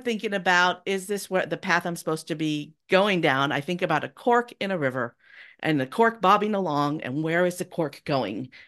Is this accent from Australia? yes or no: no; California, United States; And I'm from California. So a lot of the men in my family tree were miners.